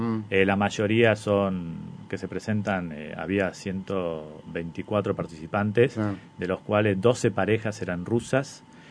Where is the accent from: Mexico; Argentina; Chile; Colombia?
Argentina; yo por lo menos lo tengo como argentino